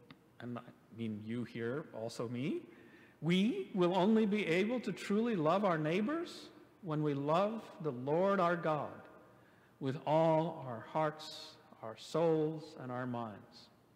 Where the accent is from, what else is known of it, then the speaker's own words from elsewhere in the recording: United States; As an American, I can say without hesitation that my nation worships the idol of the gun.